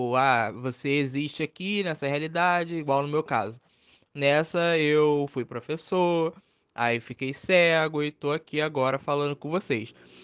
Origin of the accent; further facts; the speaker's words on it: Brazil; born there; aqui nessa realidade eu tô nasci no Brasil, né?